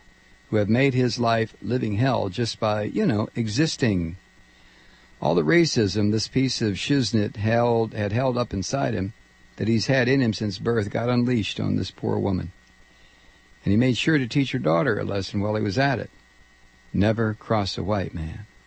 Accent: Philadelphia, Pennsylvania, United States; now in Houston, United States; Where I grew up in Philadelphia, I lived in an all-white neighborhood. I was the odd person out because I was of German, not Italian, descent. Now I live in the Bible Belt, Houston

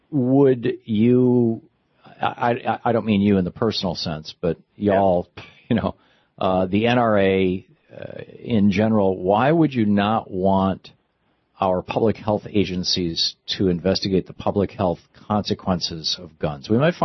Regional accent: Michigan, United States; when I was a teenager, I grew up in Michigan and I knew some of the Michigan militia guys

